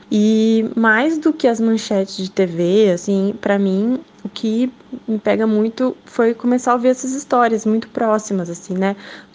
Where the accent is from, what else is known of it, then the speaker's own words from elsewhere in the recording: Rio Grande do Sul, Brazil; porque como gaúchos a gente estava sentindo que a cidade está vivendo um dos maiores índices de violência